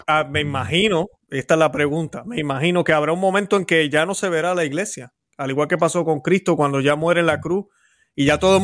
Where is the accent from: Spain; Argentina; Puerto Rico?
Puerto Rico; yo que soy puertorriqueño, conozco la situación.